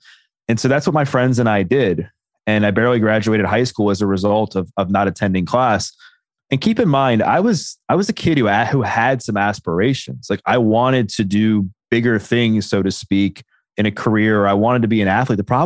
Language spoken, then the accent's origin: English; Baltimore, Maryland, United States; But, you know, I grew up in Baltimore. I still live within a few minutes of where I grew up.